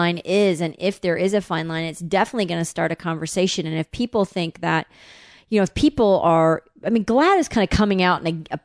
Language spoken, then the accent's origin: English; Tennessee, United States; I'm white from Tennessee.